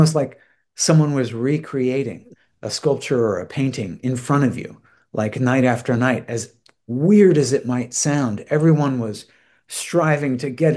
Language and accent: English; Rockville, Maryland, United States; I grew up in Rockville, Maryland, man. It's just a nothing suburb.